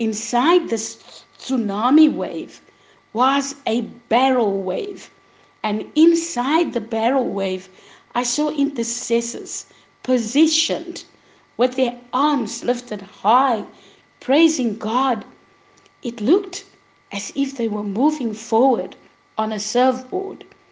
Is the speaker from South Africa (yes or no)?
yes; South Africa; I am from South Africa